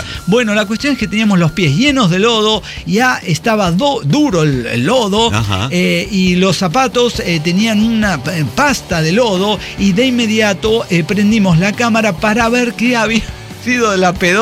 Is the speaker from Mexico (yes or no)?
yes; Guanajuato, Mexico; somos de Guanajuato